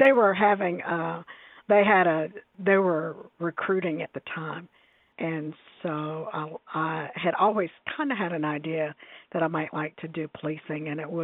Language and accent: English; South Carolina, United States; So one of the odd things about growing up in South Carolina and going to school there is that we were all, every student was taking Spanish classes